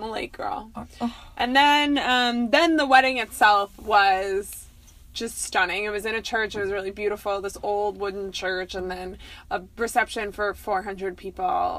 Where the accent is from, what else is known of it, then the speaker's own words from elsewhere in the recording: Arizona, United States; I mean, I'm from Arizona, so what do I know?